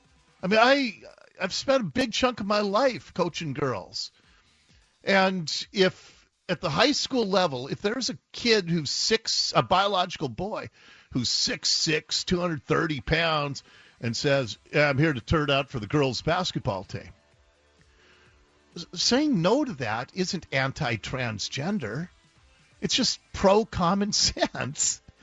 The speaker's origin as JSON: {"language": "English", "town": "Seattle", "region": "Washington", "country": "United States", "tie": "born or raised there", "said": "I was born a boy at Ballard Hospital. I grew up a boy in Ballard."}